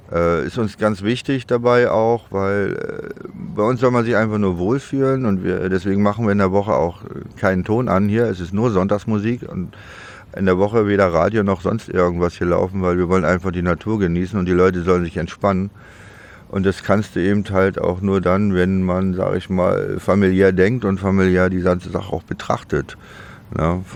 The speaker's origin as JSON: {"language": "German", "town": "Demmin", "region": "Mecklenburg-Vorpommern", "country": "Germany", "tie": "born or raised there", "also_born_or_lived": "Chemnitz", "moved": "as an adult", "lives_now": "Düsseldorf, Germany", "said": "Ja, ich bin geboren in Demmin und aufgewachsen und habe aber 77 MacPom verlassen und bin nach Chemnitz gezogen und 81 bin ich dann nach widrigen Umständen ausgewandert als Deutscher nach Deutschland, bin dann nach Düsseldorf gegangen"}